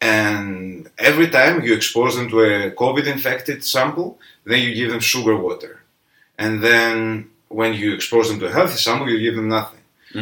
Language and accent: English; Greece; moved away as an adult; now in Netherlands; I'm from Greece. I used to study there.